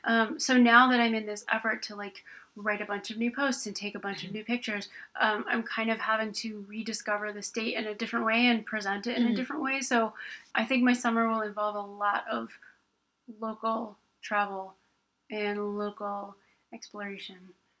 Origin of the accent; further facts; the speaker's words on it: Connecticut, United States; I'm from Fairfield County and he is too.